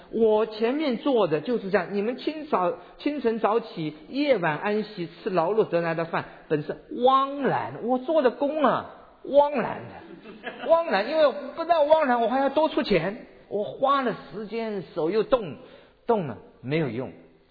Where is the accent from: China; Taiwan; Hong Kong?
Taiwan; 我小的时候在台湾长大啊，我十岁到十一岁的时候，我喜欢养鸽子。